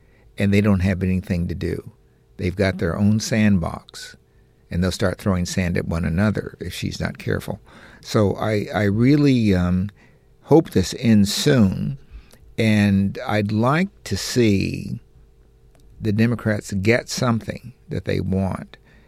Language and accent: English; California, United States; I grew up in California, and every school kid knows that.